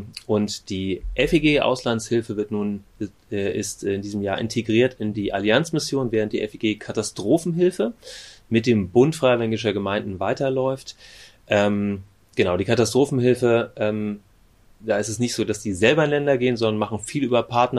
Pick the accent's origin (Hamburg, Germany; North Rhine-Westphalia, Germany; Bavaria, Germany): Hamburg, Germany; In meiner Heimatgemeinde, wo ich ursprünglich herkomme, aus Hamburg, Sasel.